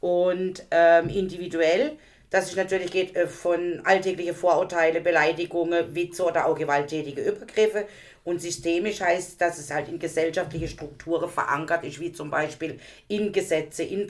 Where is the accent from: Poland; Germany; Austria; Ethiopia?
Germany; Weil, Baden-Württemberg; born there; Also ich bin jetzt ja hier in Weil geboren, weil meine Eltern nach Weil gezogen sind.